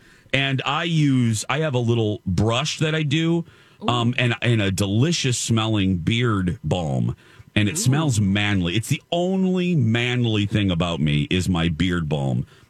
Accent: Indiana, United States; Because I'm from Indiana

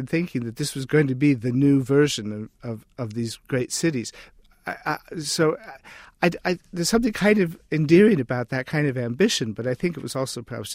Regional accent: Iowa, United States; I do know that when I was growing up in Iowa, I used to be kind of strangely enchanted with all the places.

